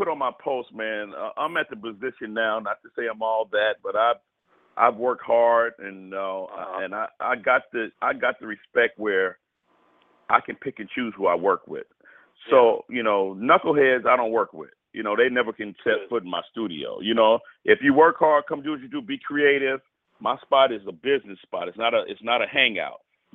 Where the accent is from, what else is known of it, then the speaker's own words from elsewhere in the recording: Port Allen, Louisiana, United States; I'm from Baton Rouge, really Port Allen, right outside of Baton Rouge. And the accent just, you know, it brought me to home, you know.